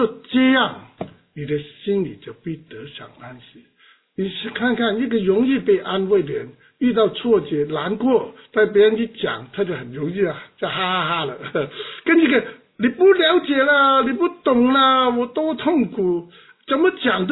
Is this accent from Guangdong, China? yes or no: yes; Guangdong, China; accent: Cantonese; 我们广东话就拉人